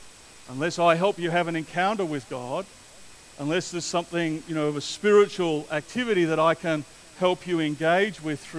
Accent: Australia; born there; I'm an Australian by birth. I love the people of my nation. I love Australia.

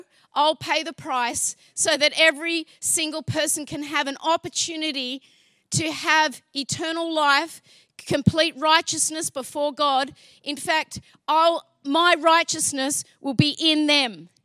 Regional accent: New South Wales, Australia; I've got my favourite place to go to for coffee back home. I'm from the Northern Beaches.

